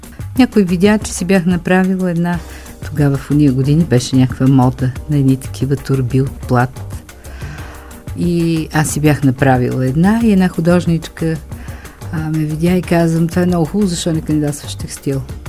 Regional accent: Rakevo, Vratsa Province, Bulgaria; also born or lived in Bankya; До първи клас включително растях на село, така да се каже, на гара. Баща ми беше железничар. Била съм на една гара Ракево, като много малка, след това на гара Банки, когато беше в Банки все още село.

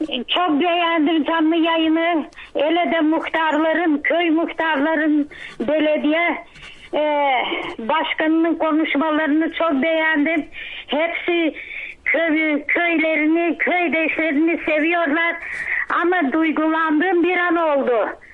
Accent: Nozharevo, Silistra Province, Bulgaria; ben Nojarevo'dan, Silistra Sancan Nojarevo köyünden.

